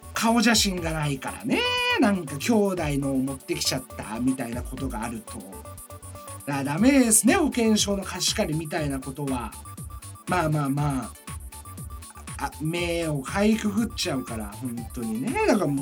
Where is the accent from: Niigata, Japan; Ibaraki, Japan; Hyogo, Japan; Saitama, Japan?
Niigata, Japan; Mitsuke; 僕の地元新潟県の、僕が生まれ育った見附市っていうところの隣のね